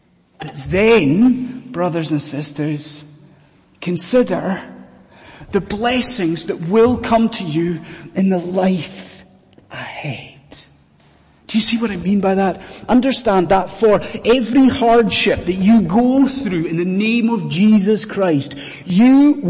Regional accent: Scotland, United Kingdom; Now, when I was growing up in Scotland, every year, without fail, one particular comedy sketch show was aired on the TV.

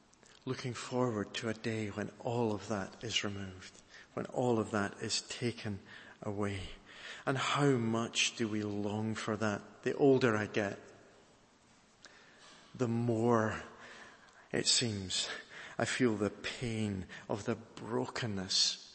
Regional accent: Scotland, United Kingdom; Does he really want me to come and drink, be full, be satisfied, and even, as a Scot, dare I say it, happy?

